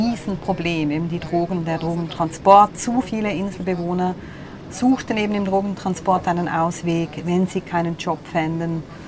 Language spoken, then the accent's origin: German; Switzerland; als ich ihm dann sagte, ich komme aus der Schweiz, aber wir wohnten auf dem Segelboot